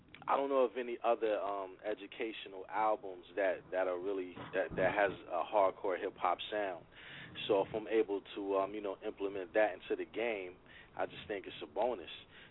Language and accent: English; New Brunswick, New Jersey, United States; I'm from New Brunswick, New Jersey.